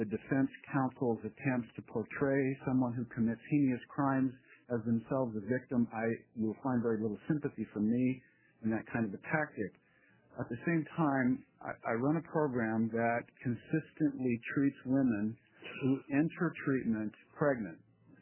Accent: Roseburg, Oregon, United States; I'm from Roseburg.

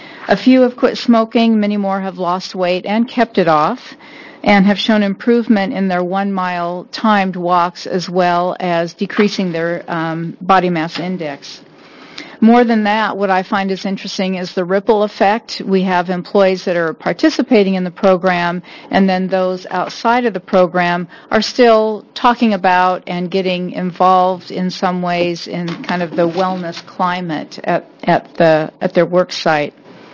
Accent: Albany, Oregon, United States; I'm from Albany, Oregon

